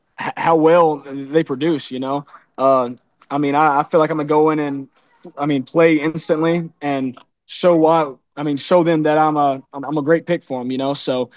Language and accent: English; Texarkana, United States; Yeah, I'm actually in Texarkana right now. This is my hometown.